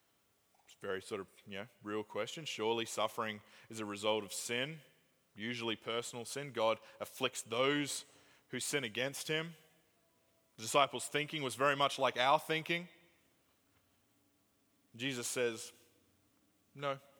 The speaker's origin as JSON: {"language": "English", "country": "Australia", "moved": "yes", "said": "Just for those of you who are new, I came from Australia."}